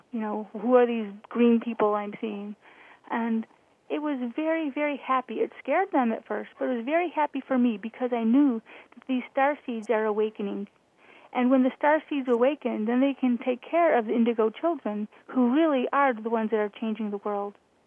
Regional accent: Chicago, Illinois, United States; I mean, I'm originally from Chicago, so I know the beauty of seeing all the ice dripping off of the, you know, all the trees.

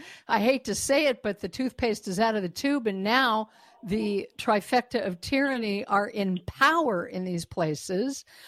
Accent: Colorado, United States; Colorado, my home state, you know, where I was born and raised

